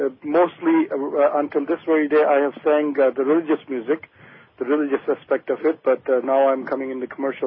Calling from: Brampton, Ontario, Canada; I'm calling from Brampton, Ontario.

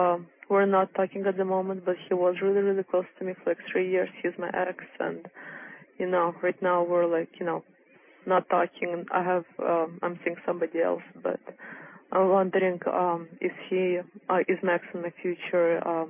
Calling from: Encino, California, United States; I'm calling from Encino. It's LA area.

